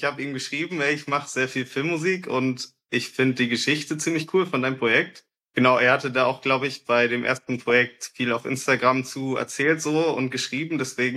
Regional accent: Hesse, Germany; ich bin 25. Genau, ich komme aus der Region Frankfurt.

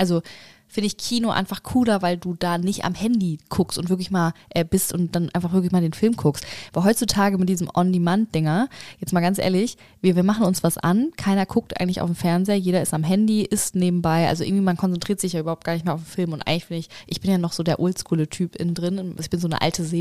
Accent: Spain; Hart auf hart würde ich natürlich als Spanierin Strandurlaub sagen.

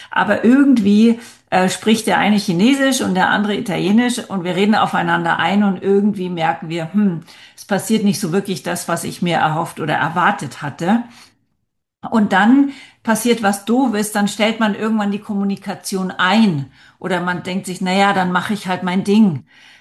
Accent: Kenya; ich selber bin aufgewachsen in Kenia. Das ist Ostafrika.

